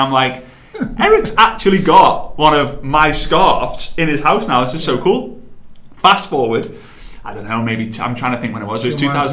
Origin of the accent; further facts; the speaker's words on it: United Kingdom; Because I'm British, right?